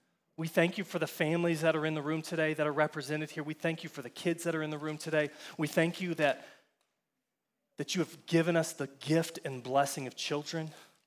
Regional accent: Texas, United States; I'm from Texas, and I'm a Texan, right?

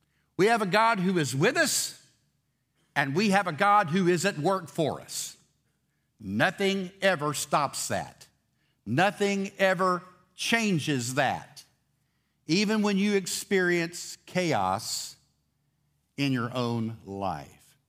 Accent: Pensacola, Florida, United States; Florida's my home state, Pensacola, but we were back in that area, not exactly in my hometown, but we were the next city over in Santa Rosa County.

